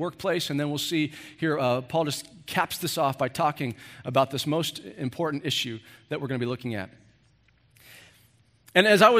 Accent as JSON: {"language": "English", "country": "United States", "said": "Because I'm an American. I'm a Westerner. I grew up in a culture where we don't believe in that stuff."}